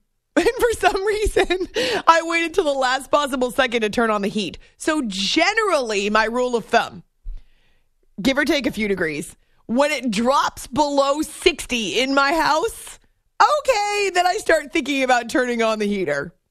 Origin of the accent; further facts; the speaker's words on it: New Hampshire, United States; I grew up in New Hampshire, but it's the White Mountains in New Hampshire and the Green Mountains in Vermont.